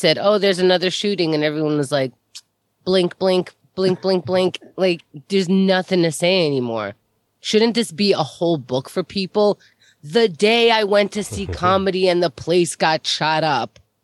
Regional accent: Israel; I'm from Israel. It's the same fucking country, you know?

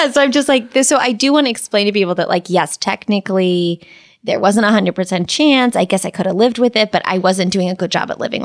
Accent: Canada; Like, I'm a Canadian.

